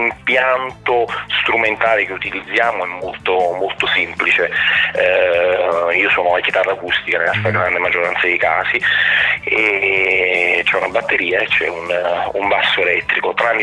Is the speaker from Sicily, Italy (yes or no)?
no; Naples, Campania, Italy; moved away as an adult; now in Bologna, Italy; io sono nato a Napoli e ho abitato a Napoli per un sacco di anni, praticamente fino alla fine delle scuole, e poi mi sono trasferito a Bologna per studiare al RAMS, e ci sono rimasto.